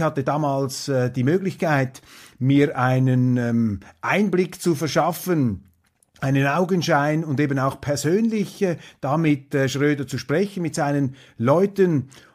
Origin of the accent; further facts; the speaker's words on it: Switzerland; dann sehnt man sich vielleicht auch als Schweizer geradezu einen Politiker von diesem Schlag noch herbei.